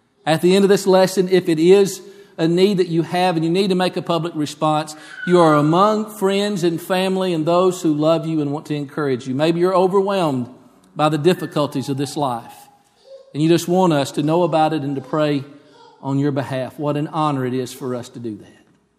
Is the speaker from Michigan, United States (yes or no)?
no; Oxford, Mississippi, United States; born there; also born or lived in Hawkinsville, United States / Rockmart, United States / Barrickville, United States; I was born in 1970 in Oxford, Mississippi. My dad was preaching in Yallabusha County. Moved to Hawkinsville, Georgia, not long after that. And then a few years later, moved to Rockmart, Georgia.